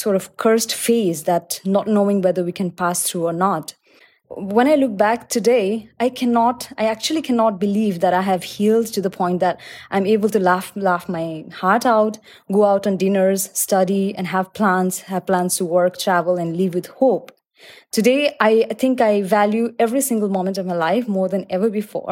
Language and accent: English; Nepal; now in Dubai, United Arab Emirates; I am definitely loving it here in Dubai as well. However, a part of me is there back in Nepal, back in my home country.